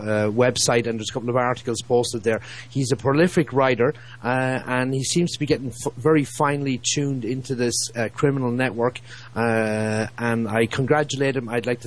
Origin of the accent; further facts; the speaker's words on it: Ireland; that's the equivalent of the Republic of Ireland. My home country have died since 9/11.